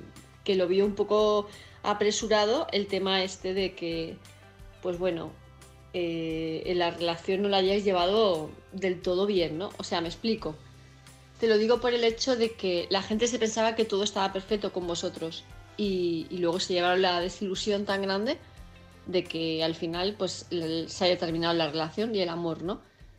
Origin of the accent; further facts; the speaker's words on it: Palma, Balearic Islands, Spain; de Palma de Mallorca